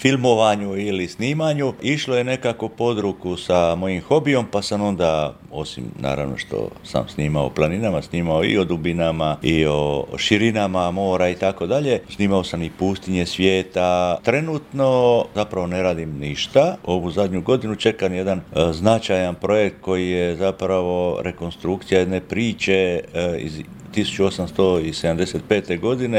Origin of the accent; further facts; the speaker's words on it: Croatia; da sam kao prvi Hrvat na skijama iz Sibira došao do Sjevernog pola